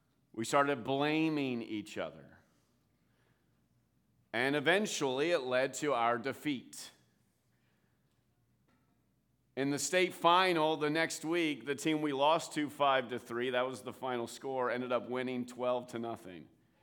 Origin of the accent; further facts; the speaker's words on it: Hershey, Pennsylvania, United States; My senior year of high school, so I grew up in Pennsylvania. Any Pennsylvanians in the house? Let's go, Pennsylvania. Yeah, all right. I grew up in the Hershey area, Chocolate Town, USA.